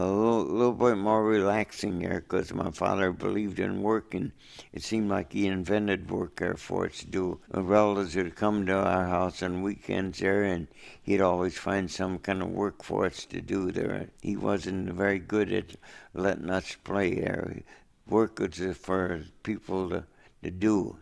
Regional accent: Mogadore, Ohio, United States; Mogadore, Mogadore. That's a little town, suburb of Akron, Ohio, northern Ohio. But this is a small town. I think its population was 2,100.

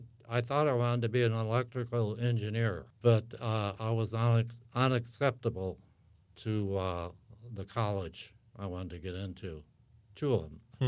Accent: United States; born there; when I remember that my father came over from Germany and met my mother. Mm-hmm. And consequently, I was born in the United States.

